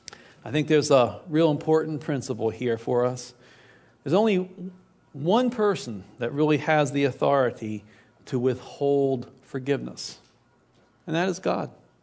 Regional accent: Baltimore, Maryland, United States; Of a house I grew up with in Baltimore.

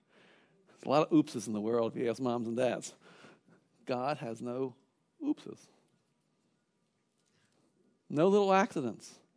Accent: Baltimore, Maryland, United States; born there; I was born in Baltimore, Maryland.

